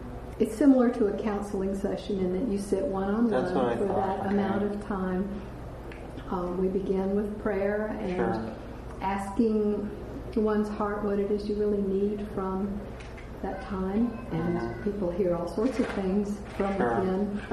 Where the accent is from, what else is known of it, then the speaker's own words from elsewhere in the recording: Dallas, Texas, United States; also born or lived in Topeka / Houston / Tennessee / San Antonio; now in Austin, United States; Grew up in Houston for 7 years, 1 year in Tennessee, 3 years in San Antonio, and then to Dallas till I left for college.